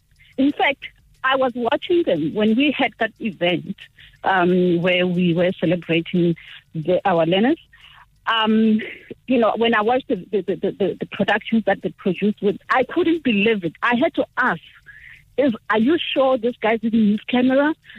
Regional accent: Ramojaji, Limpopo, South Africa; now in Tzaneen, South Africa; Yes, I'm in Tzaneen, originally from Ramojaji, Block 5. But I'm here because I work from Tzaneen.

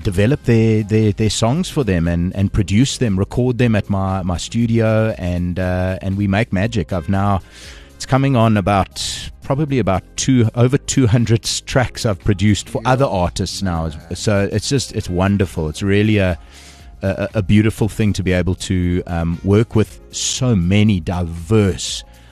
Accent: South Africa; We as South African artists appreciate it beyond measure.

